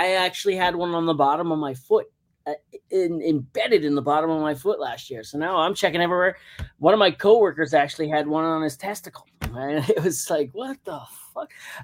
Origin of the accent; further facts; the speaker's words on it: Ontario, Canada; So, we're both from Southern Ontario too. Who knew?